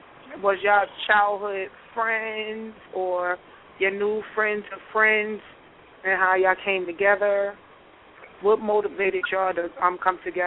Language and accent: English; Brooklyn, New York, United States; also born or lived in Queens; I represent Queens, but I was raised out in Brooklyn as well. So, Southside, Jamaica, you already know, Brooklyn, all parts